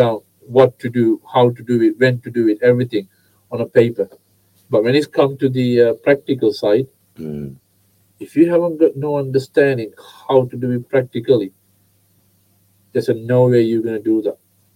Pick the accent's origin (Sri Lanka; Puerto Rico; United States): Sri Lanka; English is a second language; So because I'm coming from Sri Lanka, tiny island, but we've been taught how to play cricket from our young age.